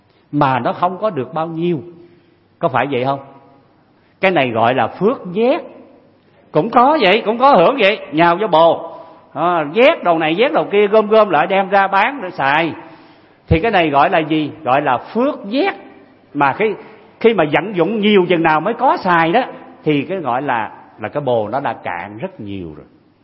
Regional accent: Mekong Delta, Vietnam; ở miền Tây mới có nha, tôi dân miền Tây, Phật tử nào miền Tây mới biết cái này.

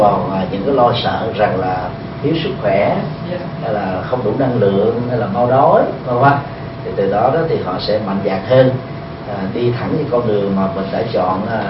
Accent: Ho Chi Minh City, Vietnam; Tôi thì sinh ra và lớn lên tại Sài Gòn

